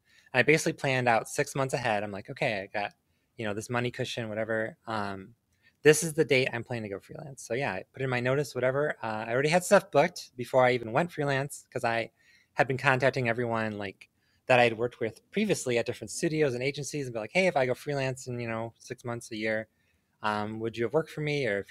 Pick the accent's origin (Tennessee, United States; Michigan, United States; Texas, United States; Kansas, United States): Michigan, United States; Detroit; I was born in Detroit, actually born in Detroit, the city proper. I live in the suburbs now, as do a lot of people, but I was actually born here.